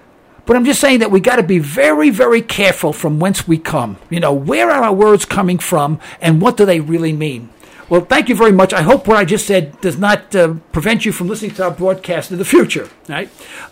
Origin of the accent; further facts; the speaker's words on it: New York City, New York, United States; I grew up in Harlem, and I'll tell you a little story now.